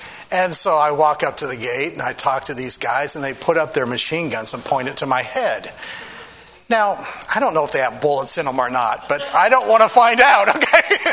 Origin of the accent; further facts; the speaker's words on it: United States; a Russian military camp, and I'm American.